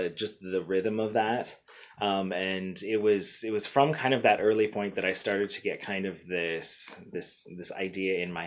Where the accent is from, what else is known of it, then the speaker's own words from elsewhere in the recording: Snohomish, Washington, United States; So I grew up in Snohomish.